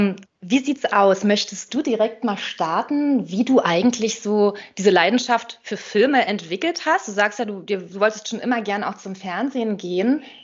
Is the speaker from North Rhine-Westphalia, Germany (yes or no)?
no; Berlin, Germany; ich komme aus Berlin und ich arbeite nebenberuflich als freie Texterin und Schriftstellerin.